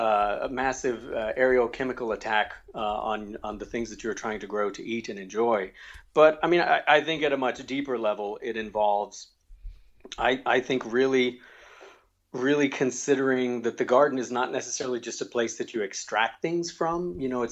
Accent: the South, United States; But as a kid, I mean, growing up in the South, everybody had a garden.

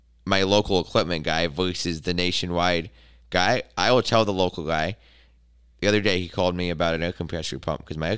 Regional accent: Michigan, United States; But, you know, we're all from Michigan, and we all have similar values as shop owners

